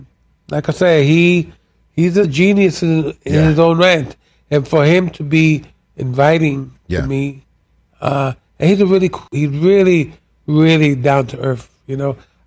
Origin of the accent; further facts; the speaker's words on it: New York City, New York, United States; also born or lived in Puerto Rico; now in Vermont, United States; I was born in Puerto Rico. Grew up in New York City.